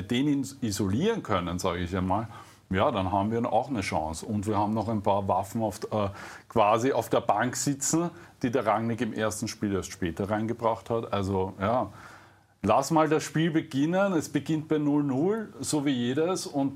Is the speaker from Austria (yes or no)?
yes; Austria; was uns jetzt einmal als Österreicher passieren kann